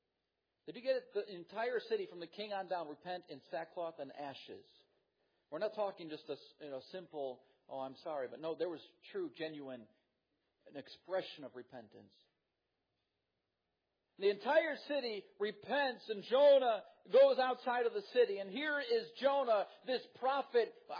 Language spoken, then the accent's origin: English; Wisconsin, United States; I grew up in Wisconsin. I'm a Green Bay Packer fan.